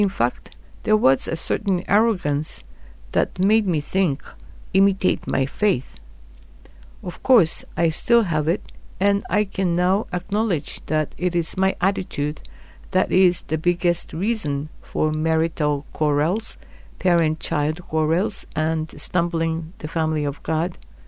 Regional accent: Japan; because I was born and raised in Japan.

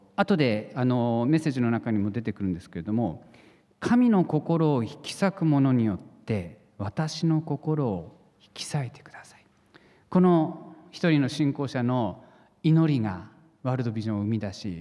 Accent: Ibaraki, Japan; 私も茨城県出身、もう根っからの茨城県人なんですけれども

